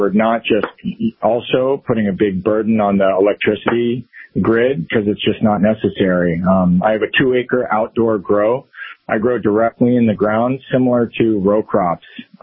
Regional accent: Florida, United States; I'm originally from South Florida. I come from a very rich cannabis culture in South Florida

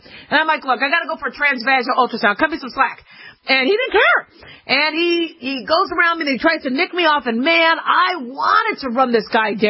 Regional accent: Las Vegas, Nevada, United States; But when it comes to something that happens in my hometown, which is Las Vegas, I'm very, very interested and concerned.

